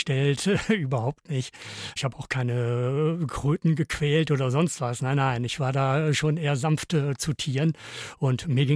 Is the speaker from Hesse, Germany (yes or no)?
no; Sondermühlen, Lower Saxony, Germany; In Sondermühlen, das ist ein ganz kleines Dorf, so damals 300 Einwohner, heute sicher ein bisschen größer. Bei Melle, das ist schon etwas bekannter, bei Osnabrück.